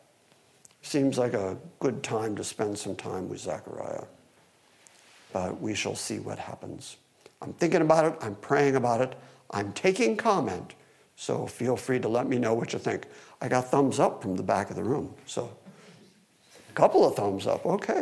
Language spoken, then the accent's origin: English; Detroit, Michigan, United States; born there; no, I was born in Detroit. That'd be me.